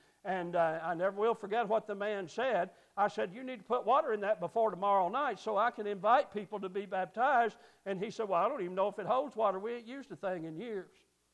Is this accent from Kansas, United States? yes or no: no; Spencer Creek, Kentucky, United States; I grew up on Spencer Creek in Montgomery County, Kentucky, near where I live now.